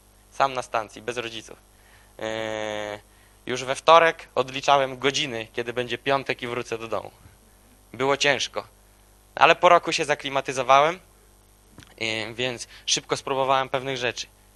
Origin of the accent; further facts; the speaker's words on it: Gołdap, Warmian-Masurian Voivodeship, Poland; Ja jestem z Gołdapi, to jest na Mazurach, jakieś 450 km stąd.